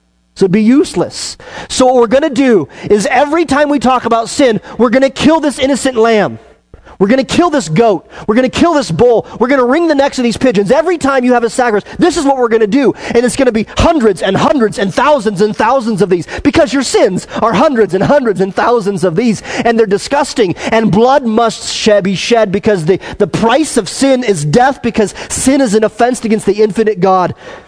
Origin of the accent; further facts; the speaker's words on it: Wyoming, United States; I grew up in Wyoming, and everybody in Wyoming hunts before they can drive